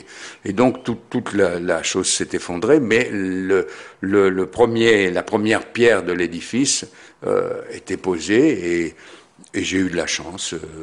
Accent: Switzerland; j'étais suisse et je suis suisse

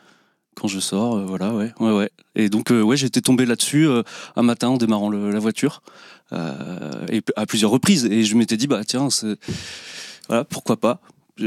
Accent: Provence-Alpes-Côte d'Azur, France; Moi, du Mercantour, dans les Alpes-Maritimes.

